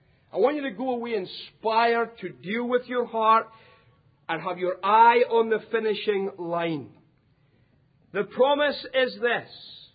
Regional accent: Scotland, United Kingdom; being a Scotsman

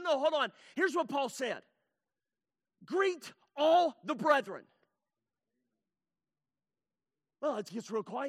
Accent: the South, United States; I grew up in the South. We're huggers.

